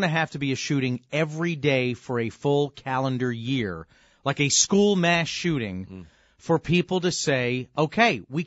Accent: East Coast, United States; Where I was brought up on the East Coast, too, and have a very different view of firearms because I lived out in the middle of nowhere in the country.

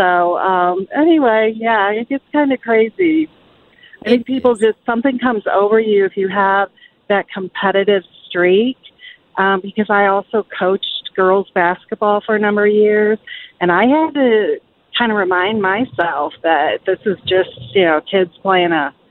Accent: St. Louis, Missouri, United States; also born or lived in Arkansas; I used to play women's basketball in a league down in northern Arkansas. I'm from St. Louis, but I was down there for about 14 years.

